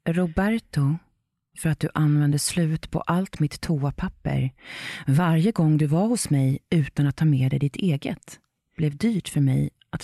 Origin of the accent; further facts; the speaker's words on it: Västra Götaland County, Sweden; som jag är från Västergötland, så vi tar en näve nötter.